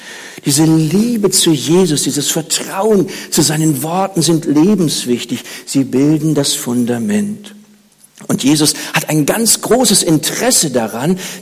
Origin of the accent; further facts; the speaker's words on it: Bad Oeynhausen, North Rhine-Westphalia, Germany; In meiner Heimatgemeinde in Bad Oeynhausen war ein Mann, der einen schweren Motorradunfall hatte.